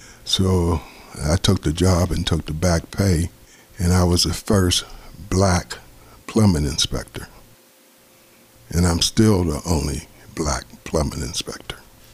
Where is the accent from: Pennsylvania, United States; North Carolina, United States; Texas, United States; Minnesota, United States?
Pennsylvania, United States; McKeesport; I was born and raised in McKeesport. I went to McKeesport High School. I've been living here probably 55 years of my 65 years on earth.